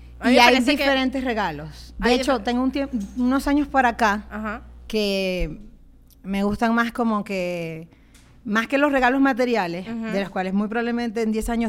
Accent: Maracaibo, Zulia, Venezuela; Porque cuando digo que soy maracucha, yo tengo unos amigos.

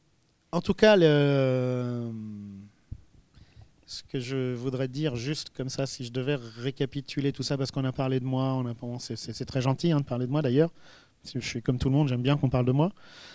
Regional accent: Paris, Île-de-France, France; c'est la raison pour laquelle je suis un vrai Parisien

